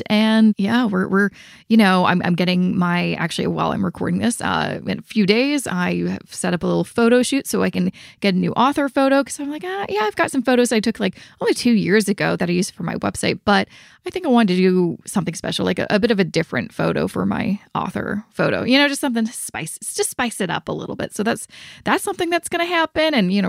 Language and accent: English; Vancouver, British Columbia, Canada; I hope to also do one in Vancouver, because that's my hometown.